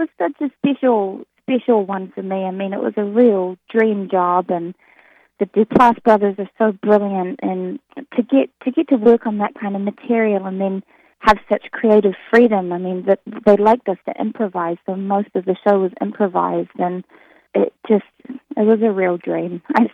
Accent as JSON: {"language": "English", "country": "New Zealand", "accent": "New Zealand", "said": "So I got the advice to not do my New Zealand accent in front of him in case he got scared off, and just to talk to him in an American accent."}